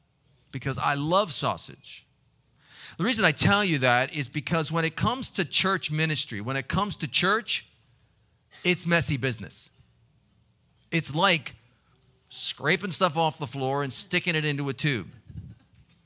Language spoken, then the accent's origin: English; Baltimore, Maryland, United States; I didn't grow up here, but I grew up in Baltimore, and scrapple was part of our regular diet, you know.